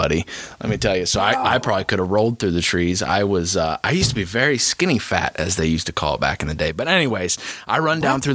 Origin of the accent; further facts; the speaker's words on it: Ohio, United States; Obviously, you know, us growing up in Ohio and hunting a lot younger years, that was one thing